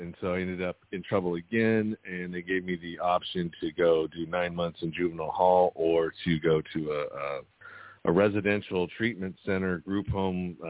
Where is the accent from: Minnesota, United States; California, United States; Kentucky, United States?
California, United States; Pinole; So I grew up in the Bay Area, in a little suburb called Pinole.